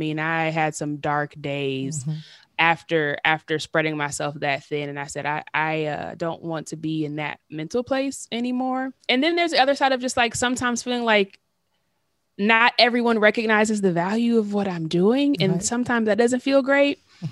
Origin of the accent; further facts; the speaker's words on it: Detroit, Michigan, United States; And I'm from Detroit, which is a city that was actually hit really bad by the pandemic.